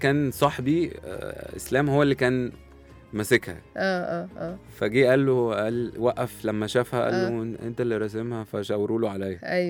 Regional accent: Egypt; مشرف لينا كعرب عامه مش كمصريين يعني

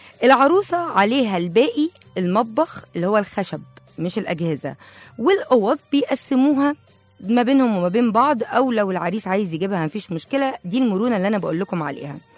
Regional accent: Port Said, Port Said Governorate, Egypt; عندنا في بورسعيد حاجة كده مميزة قوي قوي قوي بيعملوها في أفراحهم

